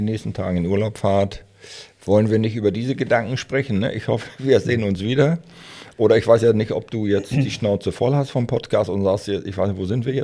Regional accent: Germany; Unten lagen doch diese ganzen Servietten, wo wir gedacht haben als Deutsche, um Gottes Willen, was ist das hier?

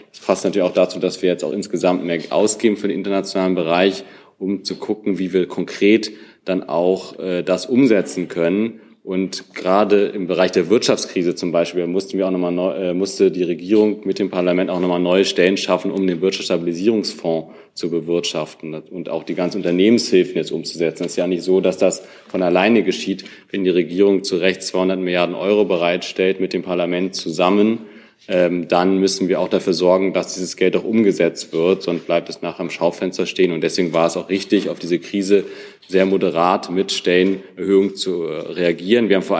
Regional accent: Northern Germany, Germany; Ich bin Norddeutscher

